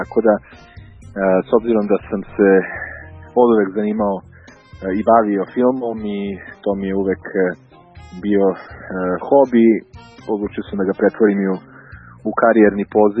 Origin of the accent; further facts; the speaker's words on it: Serbia; now in Canada; ja živim u Kanadi, sa svojih 16 godina sam imao potrebu da objasnim ljudima kada me pitaju odakle si, pa ja kažem iz Srbije